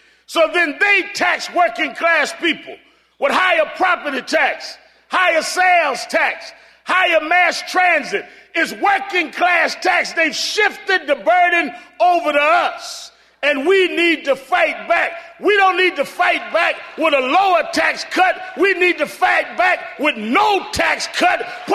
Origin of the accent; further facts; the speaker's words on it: New York, United States; I grew up in New York, but my parents are from the South. I had a grandmother that had a little farm in Alabama.